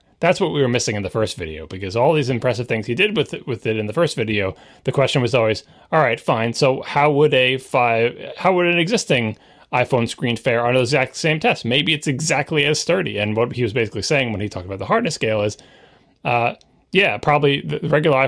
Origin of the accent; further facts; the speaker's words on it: Long Island, New York, United States; maybe it's because I'm from Long Island and I just expect to have sand in all my clothing pockets